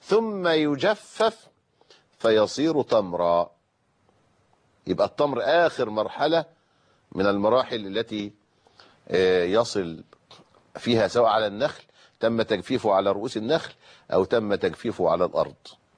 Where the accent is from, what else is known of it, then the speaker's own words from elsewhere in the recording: Egypt; وكانوا بيسموها عندنا في مصر البوظة